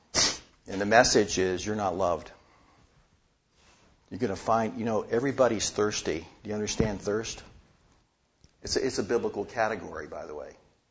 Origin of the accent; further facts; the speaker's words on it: Youngstown, Ohio, United States; I stayed on for the dish crew for the football team at my hometown college, Youngstown College then, now Youngstown State University.